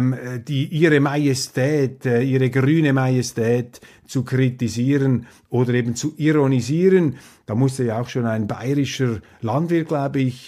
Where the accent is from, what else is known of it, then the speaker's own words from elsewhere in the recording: Switzerland; Und das ist der wesentliche Grund, warum ich als Schweizer Schweizer sage, auf keinen Fall dürfen wir da bei diesem Club mitmarschieren